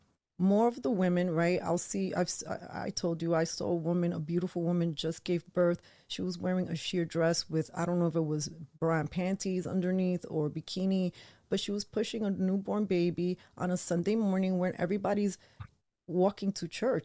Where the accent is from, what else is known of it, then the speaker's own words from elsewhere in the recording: New York City, New York, United States; I had a lot of modern woman tendencies growing up in New York City